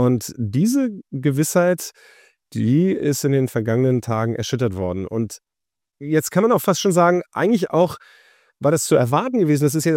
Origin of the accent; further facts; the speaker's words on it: Wiesbaden, Hesse, Germany; ich aufgewachsen bin in Wiesbaden, um die Ecke von einem amerikanischen Soldatenhousing.